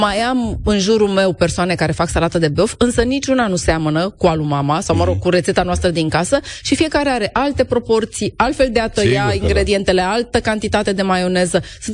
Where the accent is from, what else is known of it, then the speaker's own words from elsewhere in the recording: Negrești, Vaslui County, Romania; Și eu mai de la Negreș Vaslui.